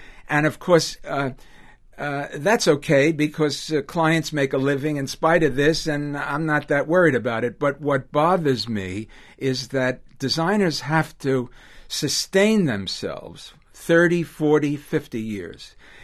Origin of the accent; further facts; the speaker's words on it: New York, United States; I'm a New Yorker, and that's N-O-O-Y-A-W-K-A.